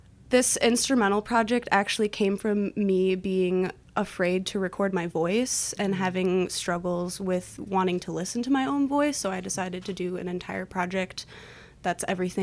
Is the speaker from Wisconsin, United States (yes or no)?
yes; Wisconsin Rapids, Wisconsin, United States; Well, I'm from Wisconsin Rapids, so a truly local artist.